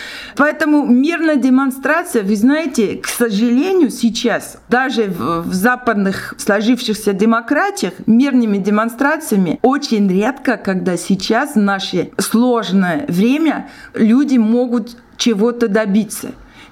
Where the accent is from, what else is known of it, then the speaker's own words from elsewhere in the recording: Russia; я приезжаю из России, знаю, что в России там авторитаризм